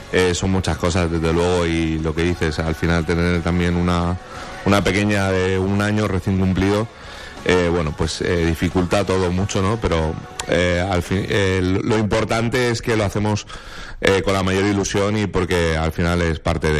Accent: Alicante, Valencian Community, Spain; Empecé porque yo soy de Alicante y tenía el campo de baloncesto a una calle y empecé a jugar por eso.

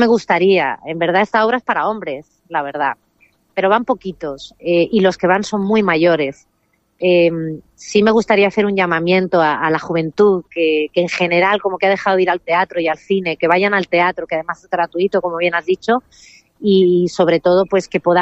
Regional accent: Albacete, Castilla-La Mancha, Spain; Pues la compañía es de Madrid, aunque yo soy de Albacete

